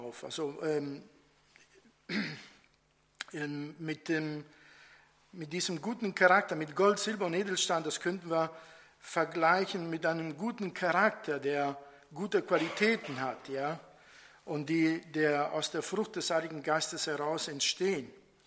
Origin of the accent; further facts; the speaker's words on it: Italy; dann haben wir als Italiener so eine Psychose erlebt.